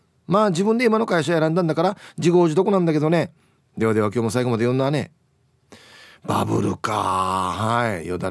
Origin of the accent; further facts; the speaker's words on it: Hiroshima, Japan; やっぱ地元広島での公開放送というのは一生忘れることができない日だけね